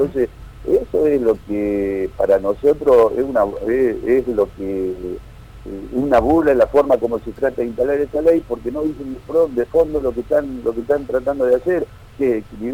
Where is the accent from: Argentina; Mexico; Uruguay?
Argentina; Bella Vista, Buenos Aires Province; lo digo como un argentino, que para mí, yo vivo en Bellavista, todavía vivo en mi ciudad donde me he criado